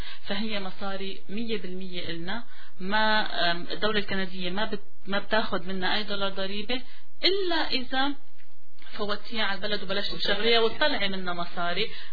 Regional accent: Syria; أنا أول شيء أنا سورية وبفتخر يعني بهذا الشيء

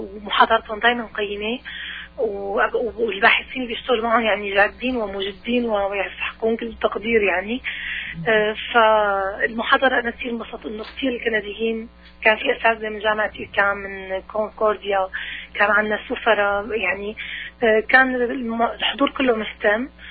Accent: Syria; حتى نحن اللي سوريين او اللي من اصل سوري

